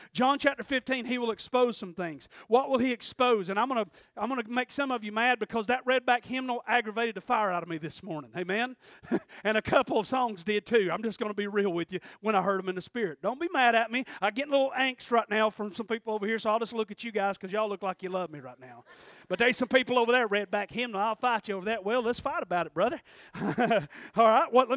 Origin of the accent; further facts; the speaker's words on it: Ocoee, Tennessee, United States; Yesterday we rode over into Ocoee, Tennessee. That's my hometown.